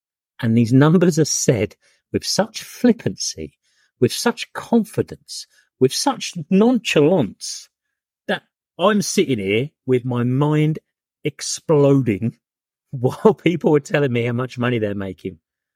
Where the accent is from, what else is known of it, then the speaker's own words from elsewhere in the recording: Brighton, South East England, United Kingdom; I'm a guy from Brighton in my 40s